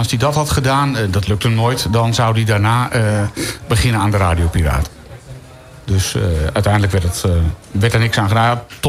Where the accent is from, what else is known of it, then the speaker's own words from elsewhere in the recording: Leiden, South Holland, Netherlands; Ik kwam namelijk uit Leiden. Mijn ouders zijn hier een bedrijf begonnen in 85. En in de beginperiode reden we heen en weer. Dus van ons huis in Leiden hier naartoe.